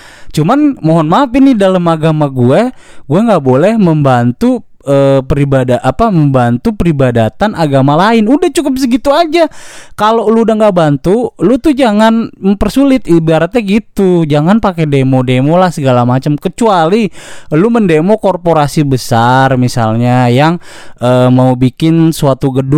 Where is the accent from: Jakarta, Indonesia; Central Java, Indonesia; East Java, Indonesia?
Jakarta, Indonesia; gue bukan orang situ, gue orang Jakarta